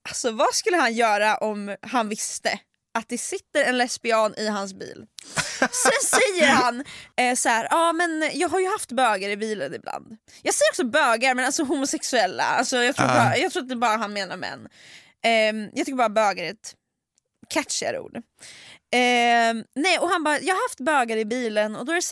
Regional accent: Sweden; Vi bara pratar skit, bla bla bla bla. Vi är från Sverige, han bara, är engelska, wow.

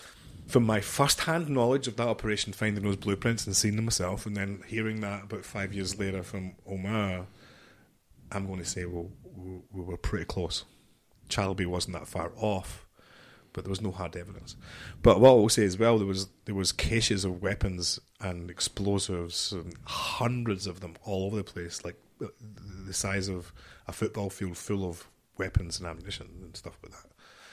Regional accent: Scotland, United Kingdom; I'm from Scotland, just outside Glasgow, so it was the 80s

